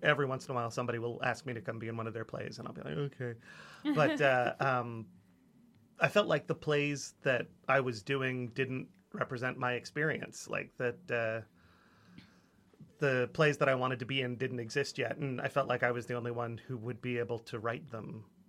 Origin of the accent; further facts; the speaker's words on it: Florida, United States; also born or lived in California / New Jersey; My parents are from New Jersey. I was born in California, but my parents were only there for a year. Then they moved back to New Jersey, had my brother. We all moved down to Florida.